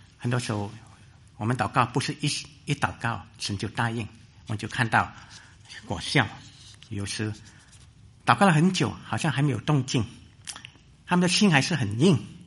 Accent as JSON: {"language": "Chinese", "country": "China", "said": "我们中国人有一句话说"}